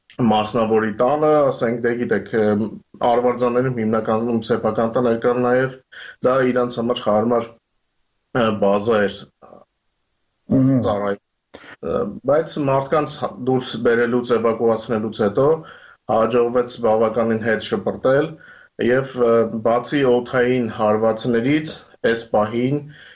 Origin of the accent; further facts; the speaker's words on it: Ukraine; մենք Ուկրաինայից ենք, ազատ մարդկանց երկրից։